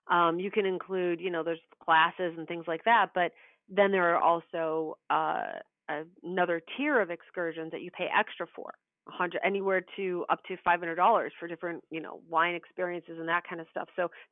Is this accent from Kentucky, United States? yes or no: yes; Kentucky, United States; I lived in Kentucky. Everybody that knows me knows I'm from Kentucky. I've never been to the Derby.